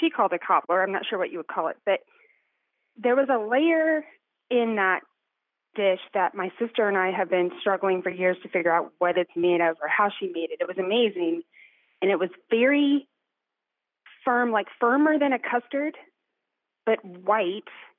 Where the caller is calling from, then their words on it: Kansas City, United States; I'm in Kansas City.